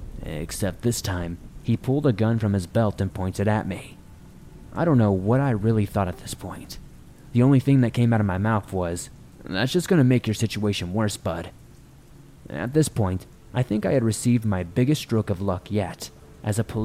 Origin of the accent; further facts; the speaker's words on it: New York, United States; I was not too familiar with the area since I'm from New York, and I did not realize how ghetto the neighborhood really is.